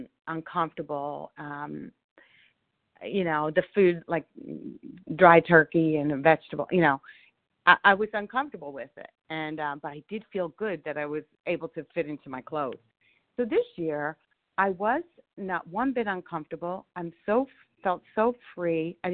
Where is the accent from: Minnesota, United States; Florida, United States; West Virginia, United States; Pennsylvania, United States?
Florida, United States; from South Florida.